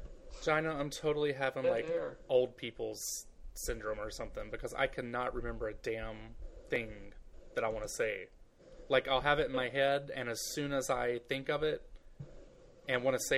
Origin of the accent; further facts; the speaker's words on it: Virginia, United States; I am from Virginia. Oh. Not West Virginia.